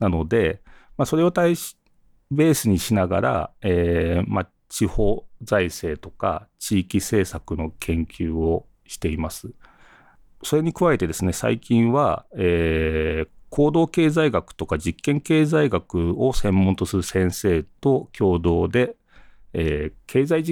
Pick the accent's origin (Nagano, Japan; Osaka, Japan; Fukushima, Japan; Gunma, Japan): Gunma, Japan; 僕も群馬出身なので、